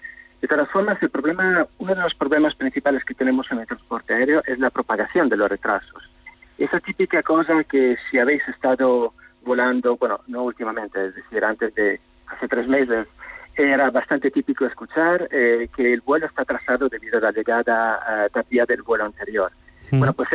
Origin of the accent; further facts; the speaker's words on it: Italy; Spanish is a second language; Somos varios italianos, curiosamente, trabajando allí